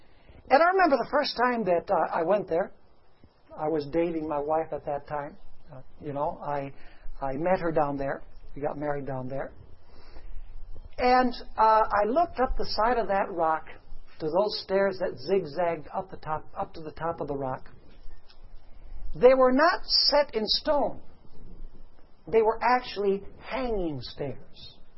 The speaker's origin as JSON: {"language": "English", "country": "Venezuela", "tie": "born or raised there", "said": "I had the privilege of growing up in Venezuela. From the time that I was 4 years old, my parents went as missionaries, and I studied all of my primary education in Spanish."}